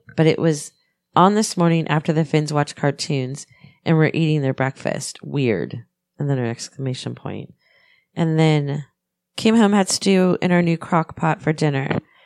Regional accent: Pennsylvania, United States; And then I love this because I'm from Pennsylvania, and it says, I know Pittsburgh will win

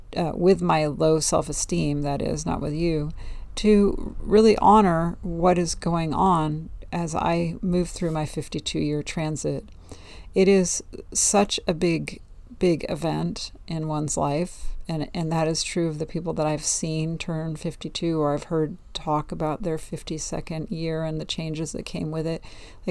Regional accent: California, United States; I moved down here. I'm from the Northern California. I moved to Southern California. Now I'm moving back, but not where I was 13 years ago.

